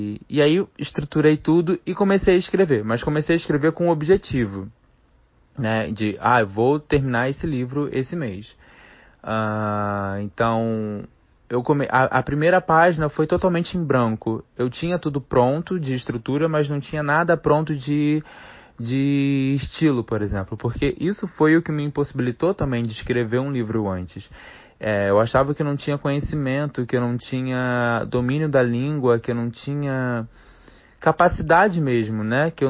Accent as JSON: {"language": "Portuguese", "region": "Rio de Janeiro", "country": "Brazil", "said": "Santa Cruz, bairro de onde eu sou também, e aí ela vai explorando o Rio de Janeiro aos poucos, que também é um pouco da minha história."}